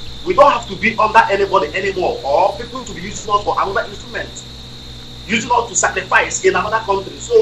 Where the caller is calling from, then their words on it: Dakar, Senegal; I'm calling from Senegal, Dakar.